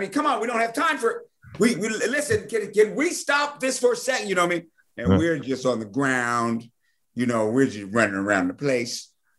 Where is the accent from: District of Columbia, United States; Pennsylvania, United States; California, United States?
District of Columbia, United States; Washington; Well, I'm from Washington, D.C. Mm-hmm. Okay. So Washington, D.C., you know, black teenagers, you know, the thing was, you know, PCP was the thing.